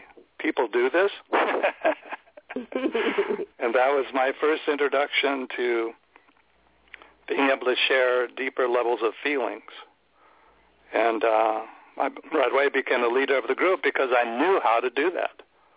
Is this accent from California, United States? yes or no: yes; San Jose, California, United States; Well, I grew up in San Jose, the Bay Area, Silicon Valley. It was actually prune orchards back then, before they had the Silicon Valley computer stuff.